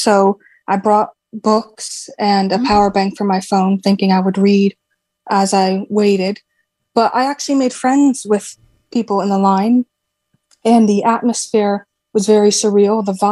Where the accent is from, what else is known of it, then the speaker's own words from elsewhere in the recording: Connecticut, United States; moved away as an adult; now in London, United Kingdom; I'm from Connecticut.